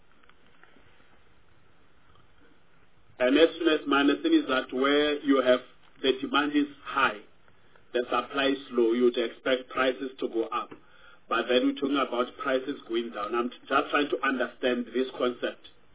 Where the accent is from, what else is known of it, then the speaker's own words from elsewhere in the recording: Limpopo, South Africa; I come from the Limpopo province.